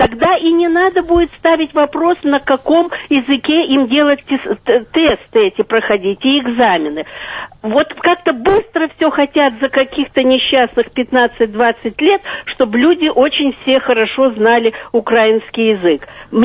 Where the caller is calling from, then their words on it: Kyiv, Ukraine; Добрий день. Я із Києва.